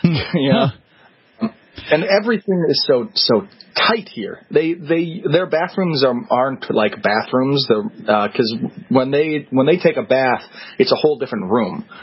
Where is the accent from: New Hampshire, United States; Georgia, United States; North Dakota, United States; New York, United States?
North Dakota, United States; Fargo; now in Japan; North Dakota. That's Fargo, North Dakota.